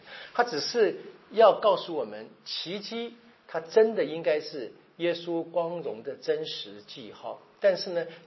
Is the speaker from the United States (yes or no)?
no; China; 因为我们中国人讲这个写文章，就是你可以理解成起承转合吧